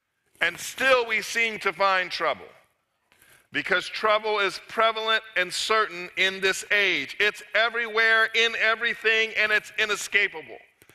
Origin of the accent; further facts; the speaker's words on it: California, United States; As Pastor Chris mentioned, I'm from California where the weather's always the same.